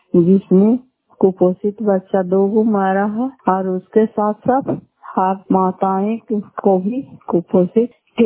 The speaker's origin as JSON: {"language": "Hindi", "town": "Fatehpur", "region": "Bihar", "country": "India", "said": "घर फते पंचायत मकरौता जिला नालंदा खराब पसरा ब्लॉक की निवासी हूँ।"}